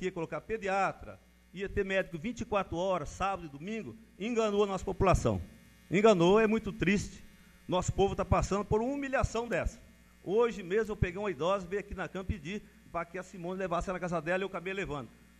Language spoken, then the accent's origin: Portuguese; Rio Bom, Paraná, Brazil; Porque nós somos do Rio Bom e nós somos brasileiros que não desiste fácil. Nós somos brasileiros, além de ribonense, nós não desistimos.